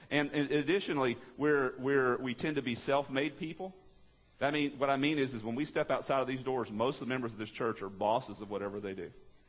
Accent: Texas, United States; Pastor Greg is from St. Louis, and I'm from East Texas, and we meet together once a month.

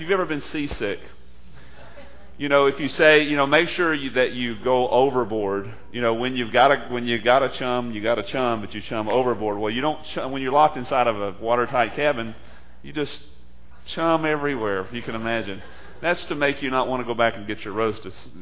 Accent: United States; It's called Lake Sabine, and my hometown is right on the north shore of that lake, and the eye passed right directly over us.

